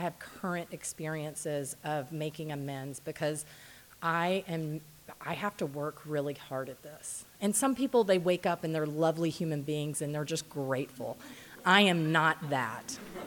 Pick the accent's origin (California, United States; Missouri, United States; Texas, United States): Texas, United States; So I grew up in Texas. I have an older brother, a younger half-sister.